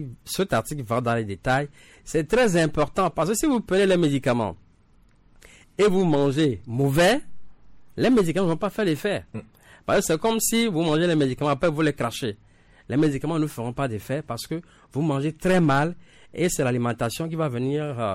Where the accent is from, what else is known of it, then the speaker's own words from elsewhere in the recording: Togo; Le corosolier, on connaît cet arbre qui, en tout cas, se trouve dans plusieurs maisons chez nous au Togo ici.